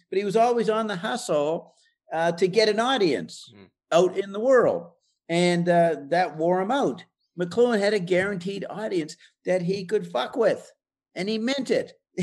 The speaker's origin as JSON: {"language": "English", "town": "Paris", "region": "Île-de-France", "country": "France", "tie": "born or raised there", "said": "I grew up in Paris, France."}